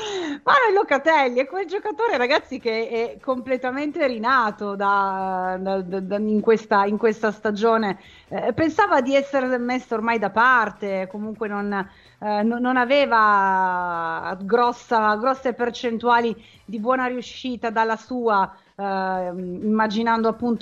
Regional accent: Genoa, Liguria, Italy; vengo da Genova.

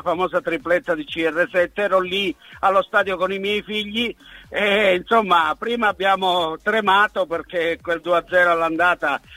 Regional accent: Turin, Piedmont, Italy; da torinese, avendo giocato in Calabria

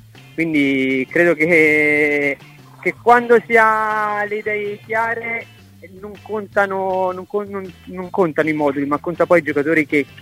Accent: Carrara, Tuscany, Italy; perché comunque sono di Carrara e la gente ne parla soltanto che bene.

